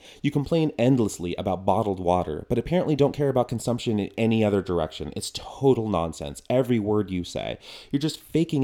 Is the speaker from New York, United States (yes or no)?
no; Portland, Oregon, United States; I'm from Oregon, one of the hipster hubs of the world. The first bit of non-uterine earth I ever saw was a hospital room in Portland. That's where I was born.